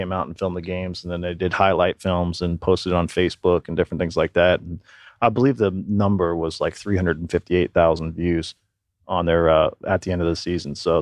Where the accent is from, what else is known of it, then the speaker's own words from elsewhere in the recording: Vermont, United States; And as I grew up in Vermont, one of the things is, you know, there wasn't a whole lot to do up there.